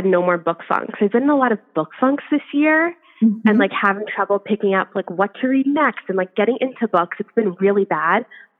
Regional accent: New Jersey, United States; I'm from New Jersey

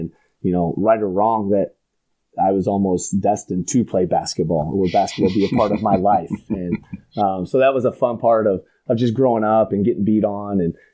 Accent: Indiana, United States; I grew up in Southern Indiana

